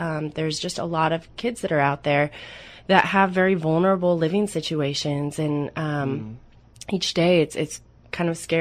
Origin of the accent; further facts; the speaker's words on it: United States; I had the opportunity to move back to my hometown in 2010, there was an opening for a homeless coordinator here in Lincoln County